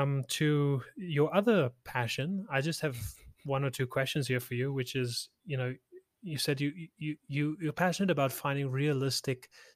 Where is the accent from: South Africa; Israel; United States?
South Africa; at least as a South African, speaking specifically from the South African